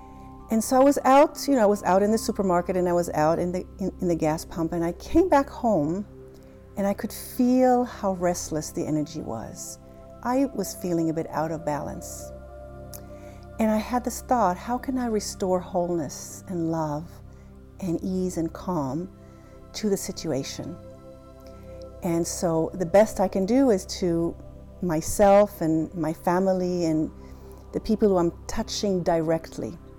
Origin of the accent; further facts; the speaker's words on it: Israel; Now, I was raised in Israel. I was born and raised in Israel, so I know what it's like to be in a crisis situation in a war zone.